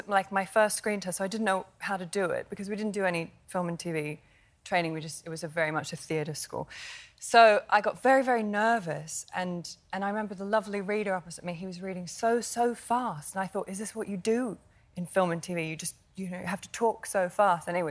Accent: Australia; I am Australian

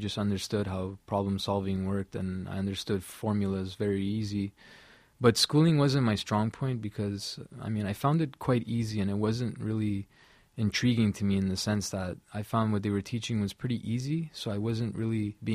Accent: Montreal, Quebec, Canada; Well, I'm from Montreal, Quebec

